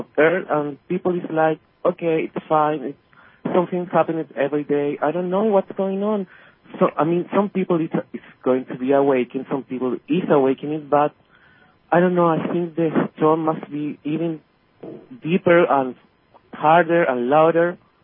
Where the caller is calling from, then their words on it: Chile; I am calling from Chile.